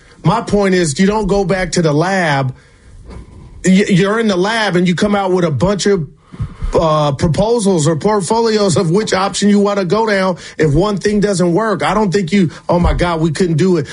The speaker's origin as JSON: {"language": "English", "country": "United States", "said": "I'm an American, Stoney, but you know what I mean."}